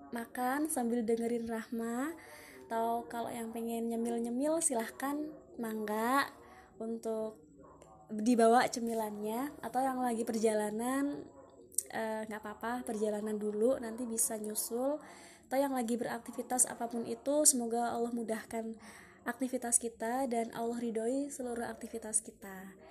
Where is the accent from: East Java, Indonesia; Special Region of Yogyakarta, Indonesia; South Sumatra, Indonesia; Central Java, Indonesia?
East Java, Indonesia; Meskipun sebenarnya aku bukan asalnya dari Jawa Barat atau dari Bandung, aku asalnya Jawa Timur asli. Ya, jadi perpaduan antara Tulungagung sama Nganjuk.